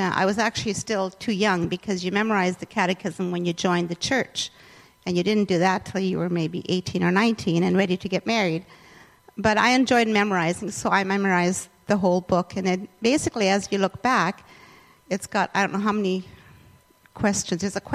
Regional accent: New Bothwell, Manitoba, Canada; I actually come from this area. I was born in Winnipeg, and I grew up about 5 miles east of here in the New Bothell area. And I was born at the end of World War II

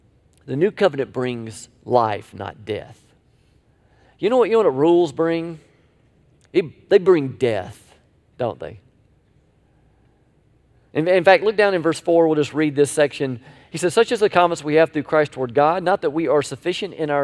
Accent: Tallahassee, Florida, United States; When I was a little boy growing up in Tallahassee, we used to we had a community pool

